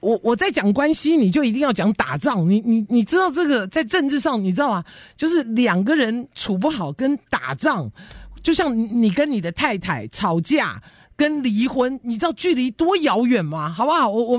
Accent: Taiwan; born there; 我在台湾出生

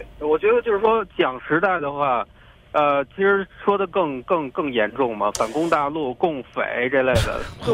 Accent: Taiwan; 我台湾人越来越怂了，越来越没骨气了

